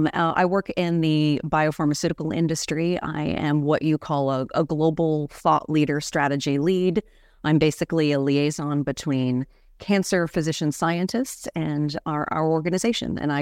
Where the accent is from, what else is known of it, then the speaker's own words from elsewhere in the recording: New Hampshire, United States; now in North Carolina, United States; But yes, I hail from New Hampshire, though I am a New England girl at roots, but I live currently now in North Carolina.